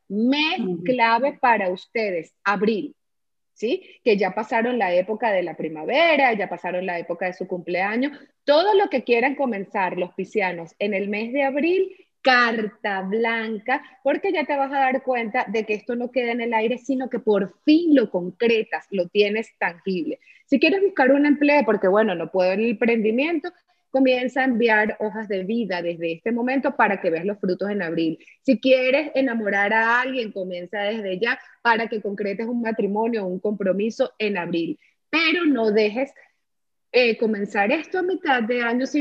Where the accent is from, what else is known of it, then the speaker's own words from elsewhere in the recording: Venezuela; Se me chispoteó como venezolana.